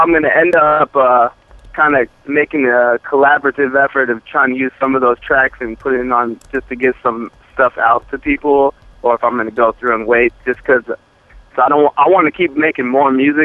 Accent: West Coast, United States; But ultimately, I grew up in the West Coast, so that's all we really listened to was West Coast music for so long.

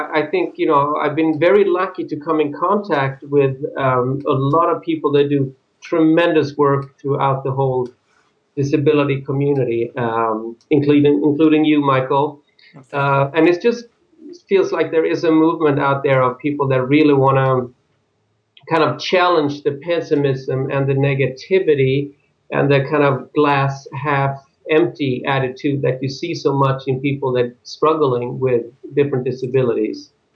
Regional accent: Sweden; English is a second language; moved away as an adult; now in United States; I'm originally from Sweden. Yes. And I moved to United States about 20 years ago

